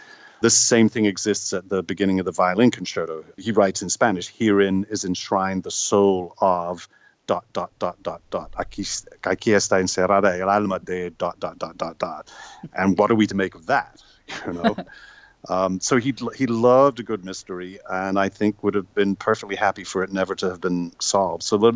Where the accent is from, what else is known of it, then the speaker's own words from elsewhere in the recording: United Kingdom; moved away as an adult; now in United States; my first 20 years before I came to the States. And of course, it's part of the furniture for any kid growing up in Britain.